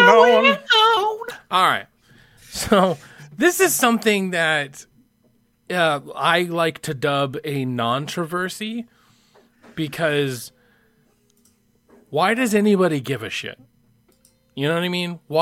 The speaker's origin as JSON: {"language": "English", "region": "Idaho", "country": "United States", "said": "I'm from Idaho."}